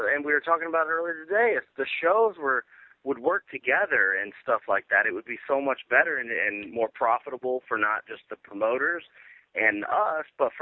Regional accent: St. Cloud, Florida, United States; a great event in St. Cloud, Florida, my hometown where I grew up.

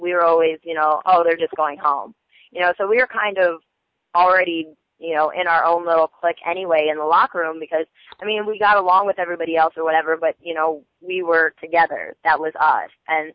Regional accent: Midwest, United States; I was like, well, we're from the Midwest and, you know, blah, blah, blah, blah, blah.

